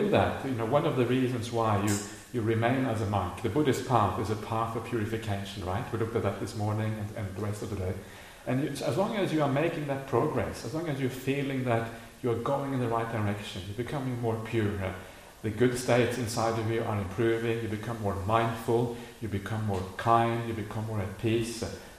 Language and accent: English; Norway; I grew up in Norway. My parents aren't Buddhists.